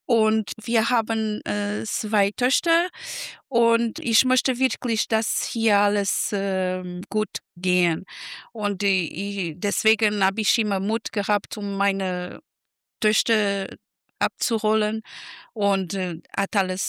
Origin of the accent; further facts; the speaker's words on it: Lisbon, Portugal; German is a second language; Ich komme aus Lissabon, das ist eine Hauptstadt, gibt es nicht so viel Natur wie hier.